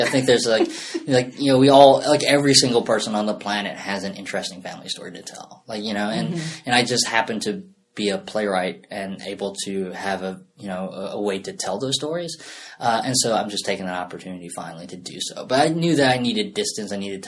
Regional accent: Arkansas, United States; I am from Arkansas.

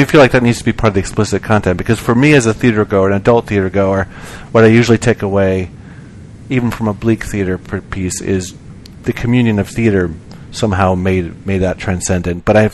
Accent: Arizona, United States; I'm from Arizona, David, and I don't even remember it being as bad when I was growing up there

